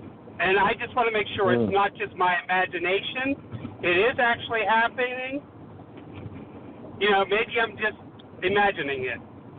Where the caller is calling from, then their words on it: Arizona, United States; I'm out in Arizona.